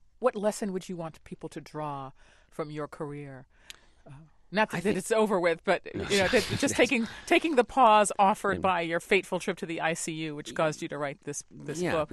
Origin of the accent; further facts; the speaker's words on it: California, United States; born there; Dude, I was born in California. What are you talking about?